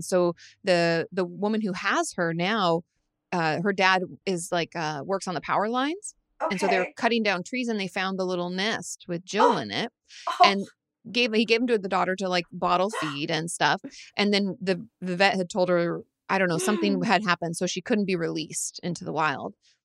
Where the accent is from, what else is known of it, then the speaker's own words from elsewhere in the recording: Washington, United States; I grew up in Washington State. I mean, and I'm 36, so like I'm already kind of back in the day.